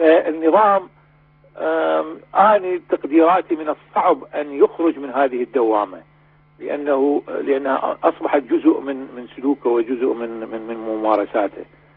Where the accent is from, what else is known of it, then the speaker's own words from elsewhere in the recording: Iraq; وهذا شيء يعني احنا كعراقيين وكرجال قانون وكمعارضة عراقية